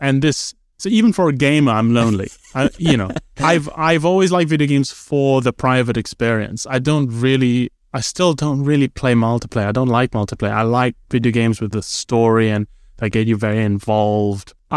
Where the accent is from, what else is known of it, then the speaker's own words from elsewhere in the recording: Sabah, Malaysia; where I grew up not just in Malaysia, but in East Malaysia, North Borneo, you know, so it was very remote. There was not very much going on at all.